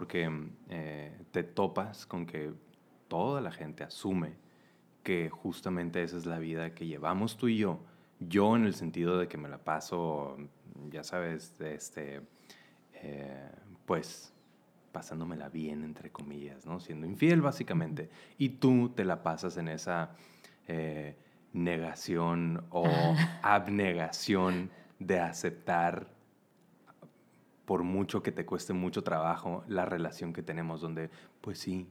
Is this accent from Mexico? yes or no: yes; Mexicali, Baja California, Mexico; Yo me acuerdo de chiquito, creciendo en Mexicali, que Mexicali sí es una sociedad un poco violenta.